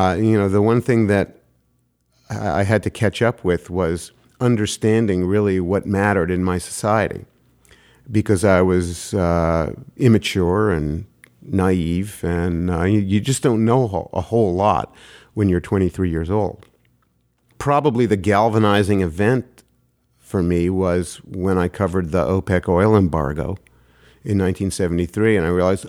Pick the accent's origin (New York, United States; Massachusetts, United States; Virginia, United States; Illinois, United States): New York, United States; New York City; I was 14, 15 years old and reading a lot and growing up in New York City, you know, and exposed to a lot of high and low culture